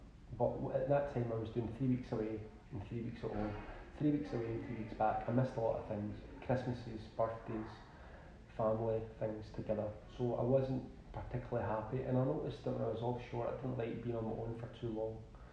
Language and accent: English; Glasgow, Scotland, United Kingdom; So, I'm 35. I was born in Glasgow, Southside. I'm not born at the south side, born in the hospital obviously, but I was from the south side, the deep south as they call it